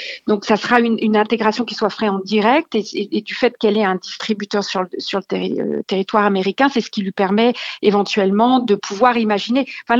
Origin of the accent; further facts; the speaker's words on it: France; je suis fière en tant que Française de voir qu'elle reçoit ces prix-là.